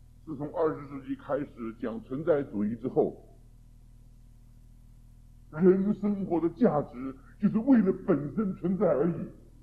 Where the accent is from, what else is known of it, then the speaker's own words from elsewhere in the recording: China; 我们中国人世代不阶级观念还在